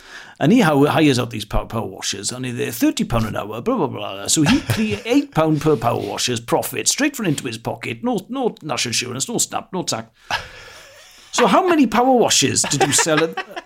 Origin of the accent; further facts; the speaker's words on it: Wales, United Kingdom; first language Welsh; English is a second language; So Welsh is my first language.